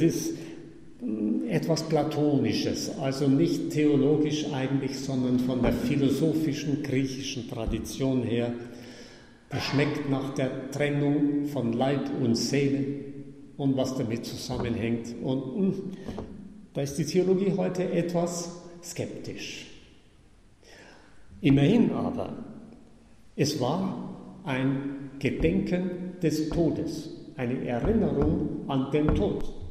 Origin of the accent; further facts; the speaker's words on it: Gelting, Bavaria, Germany; am Ort in Gelting, in der Pfarrei, wo ich her bin